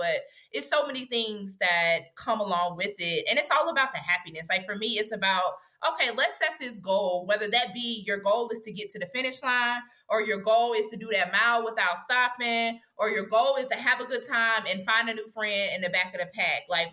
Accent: Atlanta, Georgia, United States; So that's how I get down these roads. And I'm from Atlanta, so it's a lot of like.

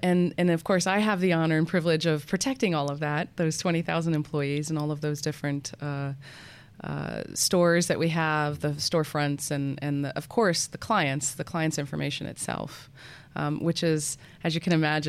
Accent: Norfolk, Virginia, United States; And I grew up in Norfolk, Virginia, so that's where I grew up.

